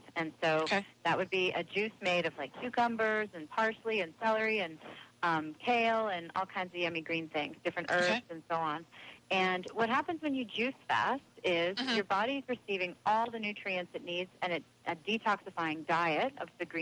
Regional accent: Vancouver, British Columbia, Canada; I'm from Vancouver, so you know I'm a big sushi lover.

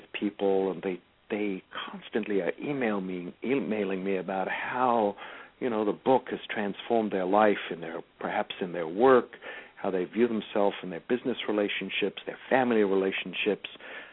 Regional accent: South Africa; And as you said, I was born and raised in South Africa.

